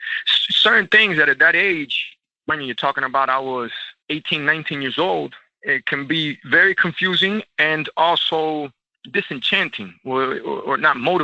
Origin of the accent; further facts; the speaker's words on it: United States; being Cuban American, I was already born politically incorrect